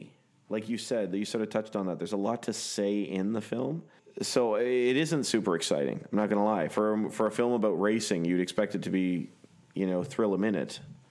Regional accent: Canada; I'm Canadian. We don't know what it is.

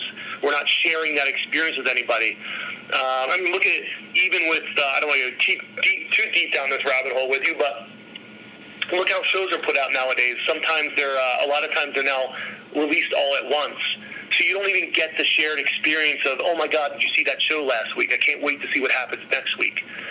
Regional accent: Pennsylvania, United States; I grew up outside of Philadelphia. I, you know, was surrounded by history.

